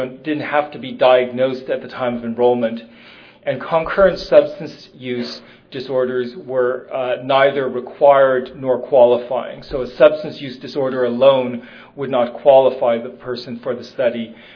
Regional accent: United States; now in Canada; as an American who's lived in Canada now for many years

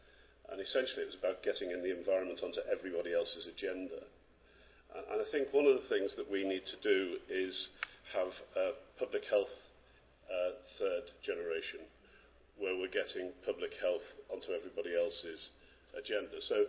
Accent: Liverpool, North West England, United Kingdom; I come from Liverpool, we had the first medical officer of health in the world

